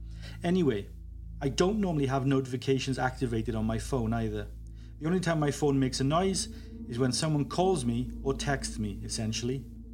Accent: Wales, United Kingdom; New Church is a very small rural village in Mid Wales, my home country.

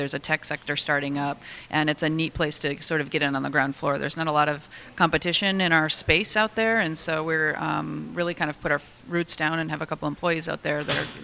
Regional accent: Wisconsin, United States; I grew up in Wisconsin and I really missed winters and skiing.

